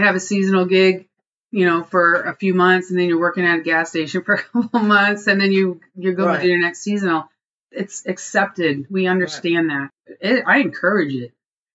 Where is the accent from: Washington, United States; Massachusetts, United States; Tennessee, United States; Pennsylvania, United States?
Massachusetts, United States; now in Georgia, United States; I grew up in Massachusetts. I thought I'd be working for Mass Wildlife, the state agency, you know, just love the people. And here I am in Georgia and all my mentors have retired.